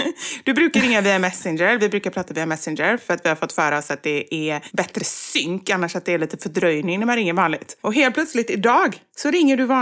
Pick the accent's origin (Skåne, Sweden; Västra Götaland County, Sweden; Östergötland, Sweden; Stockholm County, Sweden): Västra Götaland County, Sweden; Gothenburg; Med tanke på att vi är göteborgare.